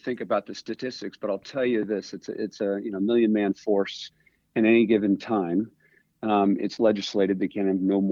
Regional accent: Yorba Linda, California, United States; I grew up, in fact, I'm sitting on the street I grew up on in Yorba Linda, California. I was in a community, Orange County, that doesn't have a lot of military background

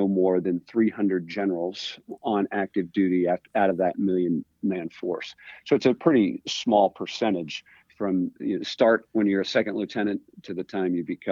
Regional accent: Yorba Linda, California, United States; I grew up, in fact, I'm sitting on the street I grew up on in Yorba Linda, California. I was in a community, Orange County, that doesn't have a lot of military background

